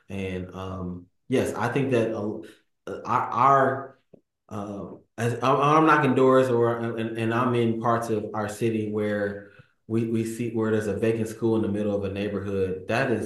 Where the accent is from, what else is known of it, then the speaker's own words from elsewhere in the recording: Jefferson City, Missouri, United States; I didn't grow up in this culture. I grew up in the Jeff City culture, which is for all it's talked about, it's much more professional.